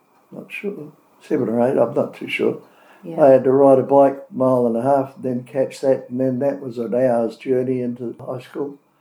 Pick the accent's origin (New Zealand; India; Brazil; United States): New Zealand; Manaia, Taranaki; also born or lived in Dannevirke / Kaponga; And from there we went to Taranaki, to a town called Manaia. And from there we went to a town called Kaponga